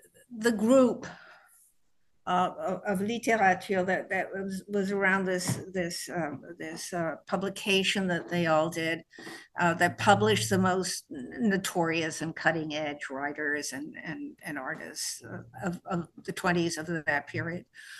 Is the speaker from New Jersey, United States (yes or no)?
no; New Mexico, United States; born there; also born or lived in France; I was born in New Mexico. My father was French and wanted to go meet some Indians. So my parents were in New Mexico to meet Indians when I was born.